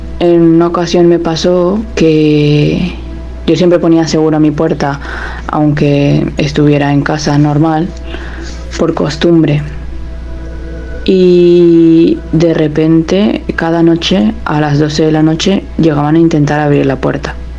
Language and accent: Spanish; Nicaragua; el relato que les voy a contar me sucedió en mi país, Nicaragua